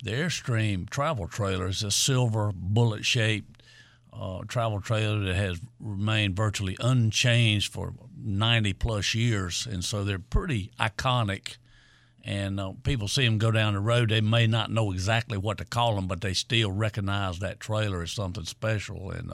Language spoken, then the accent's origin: English; York, United States; we're both from York. We both grew up there.